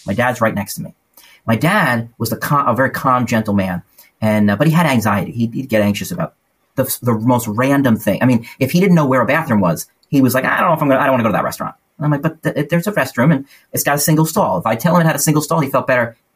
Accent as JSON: {"language": "English", "region": "New York", "country": "United States", "tie": "born or raised there", "said": "we're all from New York. We're lifelong New Yorkers."}